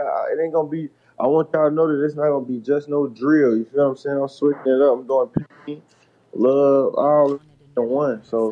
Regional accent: Chicago, Illinois, United States; I'm from the Chicago, Inglewood.

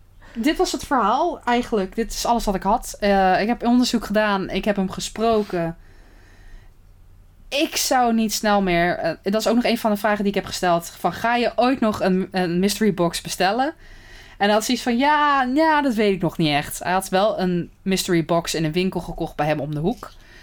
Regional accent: Netherlands; En ik kom wel helemaal uit Nederland.

